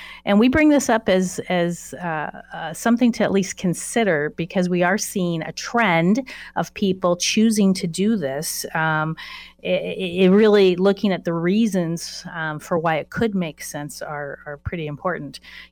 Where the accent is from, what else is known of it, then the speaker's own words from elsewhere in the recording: California, United States; Well, I came from California, and trust me, we did see a lot of appreciation out in California, but that is not the norm.